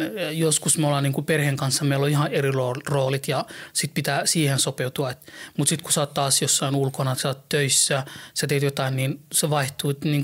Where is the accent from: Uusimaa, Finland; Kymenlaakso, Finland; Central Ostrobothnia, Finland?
Uusimaa, Finland; Helsinki; No, mä oon helsinkiläinen, 37-vuotias